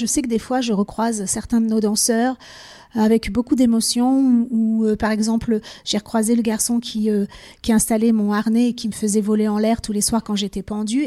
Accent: South, France; J'ai grandi dans le Sud

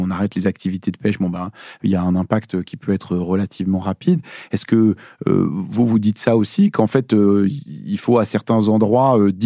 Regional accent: Lyon, Auvergne-Rhône-Alpes, France; moi je me rappelle, j'ai grandi à Lyon.

